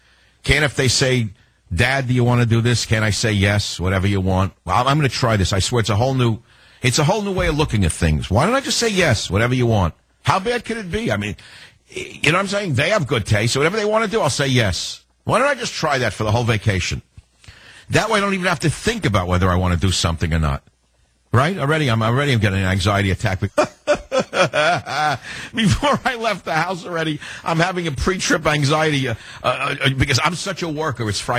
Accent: Queens, New York, United States; I grew up on Utopia Parkway in Queens, New York, in an attached house, one of those little...

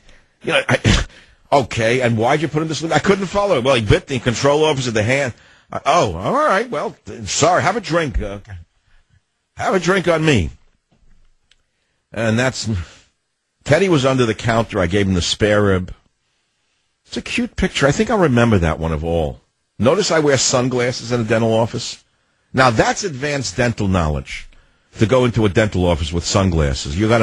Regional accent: Queens, New York, United States; I grew up in Queens.

